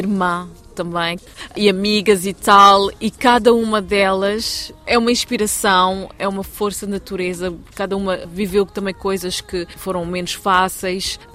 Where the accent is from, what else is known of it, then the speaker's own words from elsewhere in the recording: Luxembourg; also born or lived in Lisbon, Portugal; Eu sou de origem cabo-verdiana, nasci cá em Portugal, em Lisboa, e cresci no Luxemburgo. Em Luxemburgo somos poliglotas, né? Aprendemos várias línguas. E é o que eu sou. Eu sou uma mistura de culturas, misturas de língua.